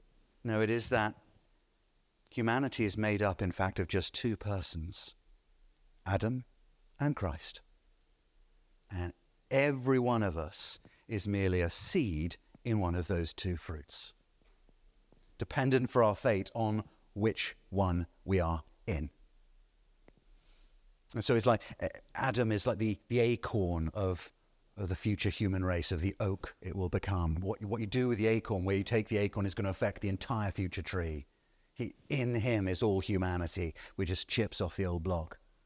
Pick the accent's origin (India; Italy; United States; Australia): Australia; I can tell you the reason I'm Australian is because my great-great-great-great-grandmother, she stole some cotton in London and was deported for it.